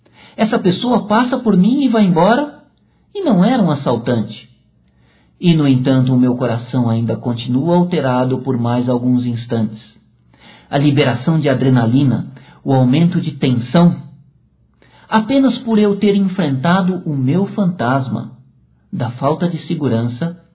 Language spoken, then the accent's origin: Portuguese; São Paulo, Brazil; eu sou paulistano.